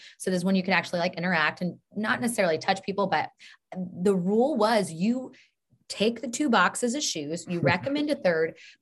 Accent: Oklahoma, United States; I'm from Oklahoma, the bordering state to Texas.

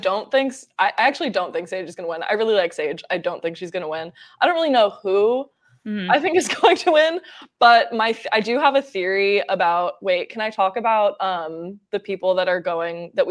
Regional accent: New Jersey, United States; now in Los Angeles, United States; I'm from New Jersey, and I moved to LA.

